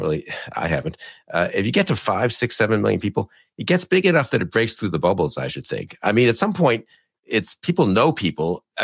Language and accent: English; New York, United States; Those photos, I know I grew up in New York.